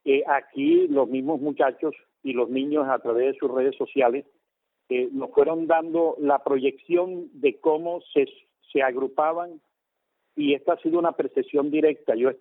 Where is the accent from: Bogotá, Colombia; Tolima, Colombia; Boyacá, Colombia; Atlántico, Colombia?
Atlántico, Colombia; Barranquilla; como barranquillero y como costeño